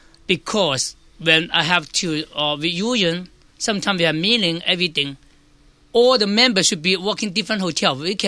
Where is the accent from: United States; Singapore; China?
China; Guangzhou, Guangdong; English is a second language; From Guangzhou.